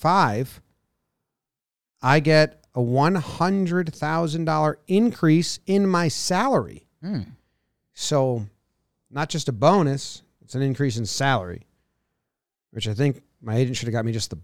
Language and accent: English; Slippery Rock, Pennsylvania, United States; Oh, man, it was good. I grew up in Slippery Rock.